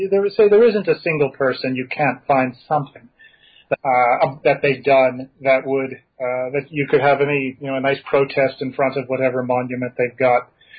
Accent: Alexandria, Virginia, United States; But when I was little, I'm from Alexandria.

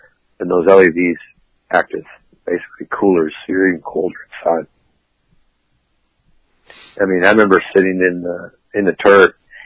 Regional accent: Minnesota, United States; First of all, I grew up in Minnesota 35 years ago.

